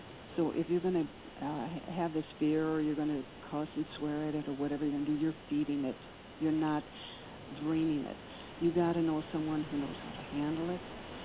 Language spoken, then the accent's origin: English; Ireland; I ought to know better than to lose my temper, but I'm Irish, and I lost my temper.